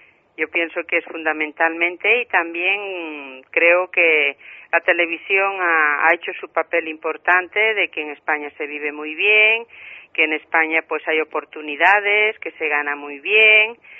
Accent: Bolivia; moved away as an adult; Soy boliviana, soy trabajadora social, trabajo en un centro de día de atención a mujeres inmigrantes y ya radico aquí más de 30 años.

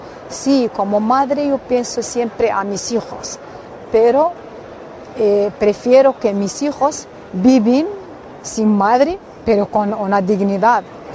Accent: Western Sahara; Yo tengo derecho de tener la nacionalidad española como saharaui. Mi madre es española, mis abuelos, la mayoría de la familia.

